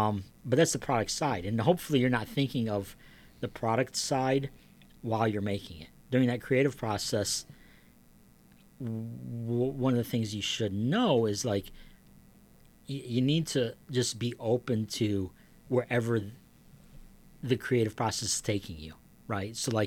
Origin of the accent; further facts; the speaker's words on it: Flint Township, Michigan, United States; also born or lived in Flushing; I grew up technically in Flint Township. As a little kid, I was in Flushing.